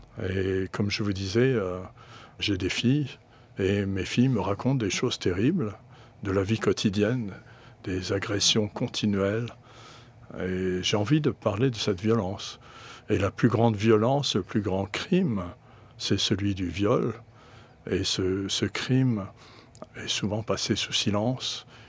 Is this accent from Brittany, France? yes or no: yes; Brittany, France; je suis breton d'origine, que ma famille vit à l'île Maurice